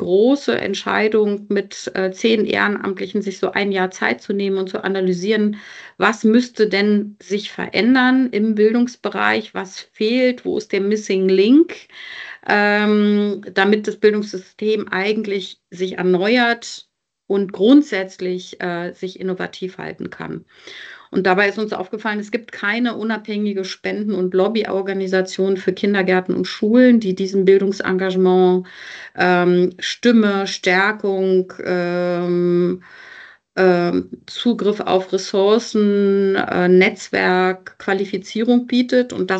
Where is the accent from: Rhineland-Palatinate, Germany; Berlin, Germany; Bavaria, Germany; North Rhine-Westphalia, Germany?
Berlin, Germany; insofern bin ich zwar in West-Berlin aufgewachsen, habe aber tatsächlich auch viel Familie mütterlicherseits in Ost-Berlin und bin schon seit Babyzeiten in diesen beiden Welten hin und her gewandert.